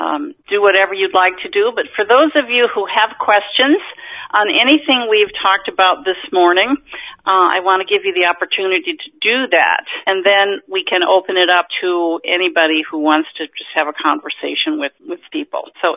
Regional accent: Baltimore, Maryland, United States

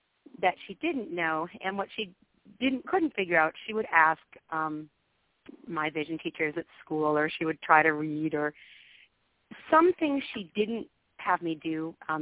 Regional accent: Watertown, Wisconsin, United States; now in Minnesota, United States; I now live in the great state of Minnesota, but I have lived in several states during my life. I was born in Watertown, Wisconsin in 1972

